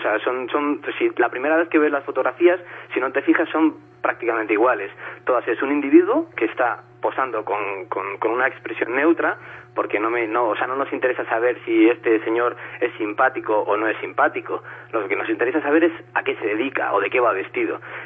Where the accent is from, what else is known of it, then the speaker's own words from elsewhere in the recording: Murcia, Region of Murcia, Spain; moved away as an adult; now in Leganés, Spain; Bueno, realmente soy de Murcia, pero me vine a estudiar a Madrid, empecé a estudiar, me encantó la ciudad, me encantó la comunidad y me he quedado aquí.